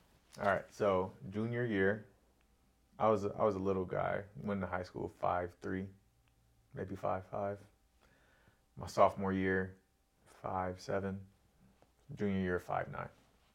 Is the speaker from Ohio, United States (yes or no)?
no; Corona, California, United States; I grew up in Corona.